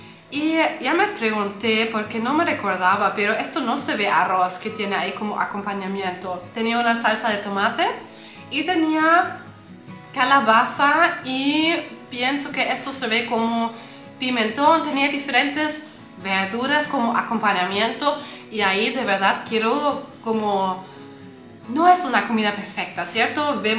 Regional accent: Germany; Spanish is a second language; pero a mí, como buena alemana, yo amo el pan.

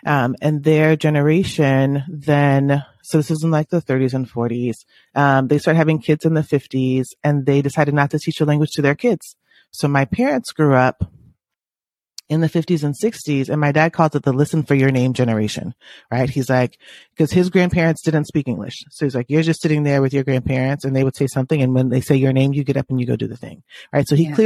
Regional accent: Louisiana, United States; Like when I was growing up in Louisiana, almost every joke about Louisiana is about your Frenchy name, about your Frenchy accent.

